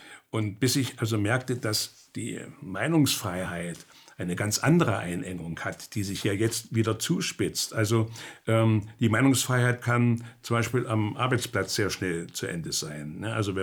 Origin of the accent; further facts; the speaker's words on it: East Germany, Germany; Dann bin ich in der DDR aufgewachsen